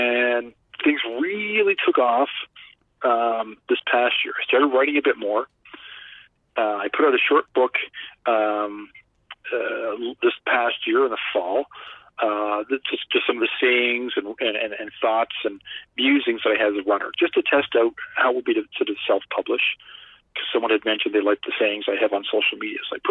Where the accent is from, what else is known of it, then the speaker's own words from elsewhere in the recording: Halifax, Nova Scotia, Canada; now in Ottawa, Canada; going back home where I spent most of my time growing up in Halifax.